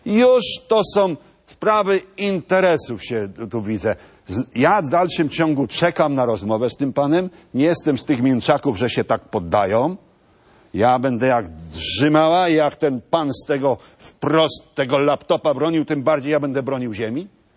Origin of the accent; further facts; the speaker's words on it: Kuyavian-Pomeranian Voivodeship, Poland; no u nas na Kujawach, bo to trzeba Polskę podzielić na regiony